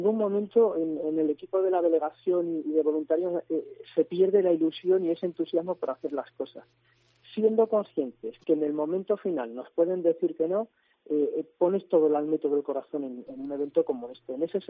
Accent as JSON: {"language": "Spanish", "region": "Ceuta", "country": "Spain", "moved": "as an adult", "lives_now": "Navarre, Spain", "said": "yo no soy navarro, yo vengo de Ceuta"}